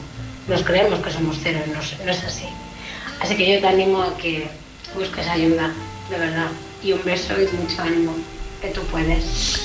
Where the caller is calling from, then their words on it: Alicante, Valencian Community, Spain; de Alicante. Nada, he salido un momentito, que estoy trabajando.